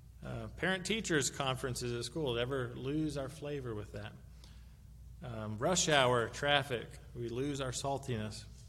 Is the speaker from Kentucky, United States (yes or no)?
yes; Kentucky, United States; Maybe it's just because I'm from Western Kentucky.